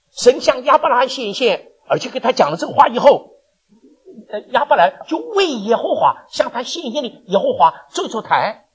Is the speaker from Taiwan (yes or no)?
no; China; 我们中国人叫学问，不单是学，还有什么？